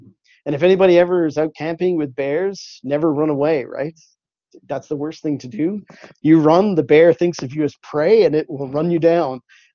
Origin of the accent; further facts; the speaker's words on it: Newfoundland and Labrador, Canada; I actually did when I was younger growing up in Newfoundland.